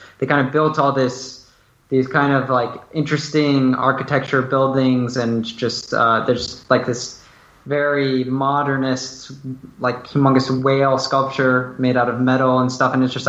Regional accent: Colorado, United States; Exactly, yeah. I'm born and raised in Colorado. So I was actually like born at my house, which we don't live in, but we still own the house.

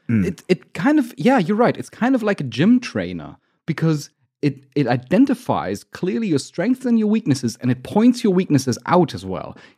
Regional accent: Germany; I'm from Germany, so I'm calculating in kilograms

